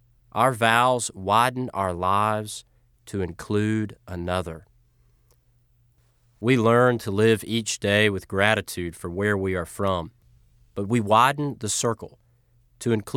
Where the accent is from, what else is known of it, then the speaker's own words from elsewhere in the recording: Georgia, United States; I am thankful that I am a boy from Georgia.